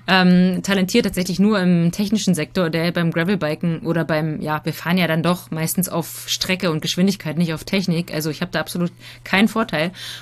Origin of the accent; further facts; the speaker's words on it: Plessa, Brandenburg, Germany; Du wirst auch zum ersten Mal hier nach Plesser kommen, genau. Da wo ich aufgewachsen bin, da wo meine BMX-Strecke ist